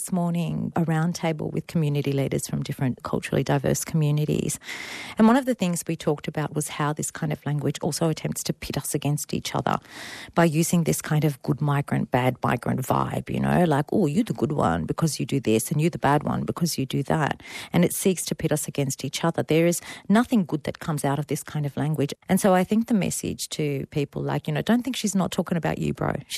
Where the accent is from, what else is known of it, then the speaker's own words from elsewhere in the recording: Egypt; My family, we came from Egypt, right?